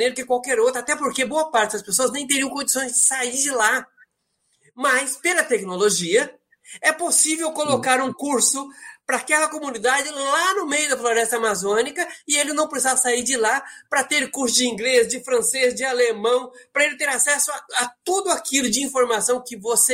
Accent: Tomazina, Paraná, Brazil; born there; ou lá em Tomazina, aí no Norte Velho do Paraná, onde eu nasci, perto ali no Ribeirão da Anta, onde eu nasci.

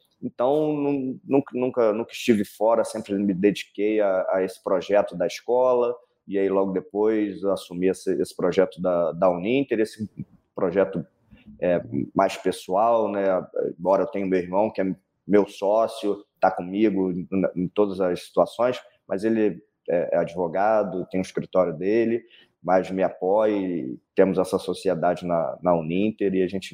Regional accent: Rio de Janeiro, Brazil; Então, eu já tenho 49 anos, né? Sou natural do Rio de Janeiro, aquele carioca da gema.

